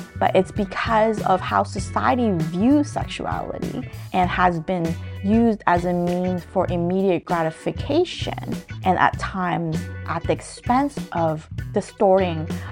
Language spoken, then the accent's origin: English; Ontario, Canada; I'm personally in Canada, just an hour north of Toronto in Ontario. I grew up here most of my life, so the worldview from which I'm speaking from is mostly from my experience growing up in this area